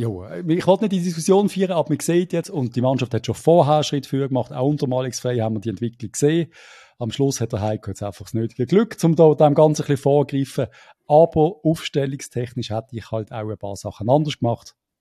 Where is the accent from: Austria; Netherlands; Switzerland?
Switzerland; Lucerne; Also, da würde mir die Gallen raufkommen als Luzerner.